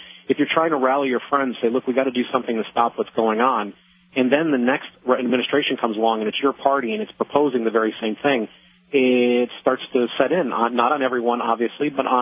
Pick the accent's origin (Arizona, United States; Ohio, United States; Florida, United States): Ohio, United States; we have term limits in my home state, the Buckeye State of Ohio